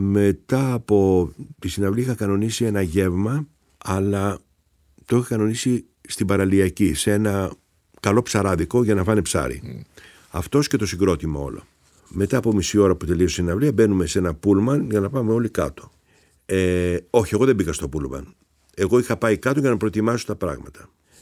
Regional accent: Greece; εγώ μεγάλωσα στην Ελλάδα της δεκαετίας του 50, του 60, του 70

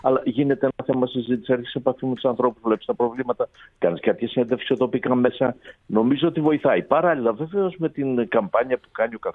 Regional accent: Peloponnese, Greece; σήμερα, ξέρω εγώ, πήγα στην Αρκαδία, την πατρίδα μου.

